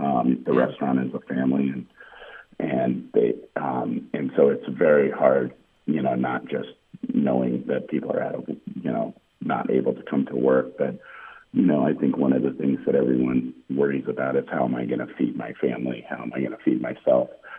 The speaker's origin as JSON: {"language": "English", "country": "Egypt", "said": "I'm originally from Egypt"}